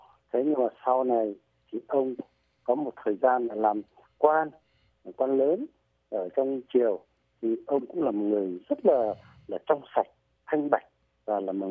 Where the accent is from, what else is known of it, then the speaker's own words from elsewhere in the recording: Hanoi, Vietnam; Thế ba tôi lấy mẹ tôi ở Hà Nội. Sinh nhật chúng tôi là người Hà Nội.